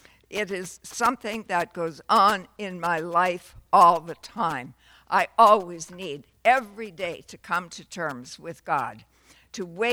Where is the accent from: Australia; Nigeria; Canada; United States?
Canada; Toronto, Ontario; I'm from Toronto, Canada. I bring you greetings from our country